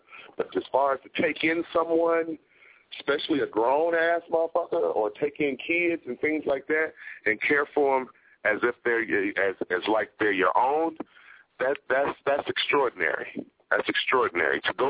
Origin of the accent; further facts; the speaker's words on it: East Coast, United States; When I grew up on the East Coast, my mom gave my neighbor permission.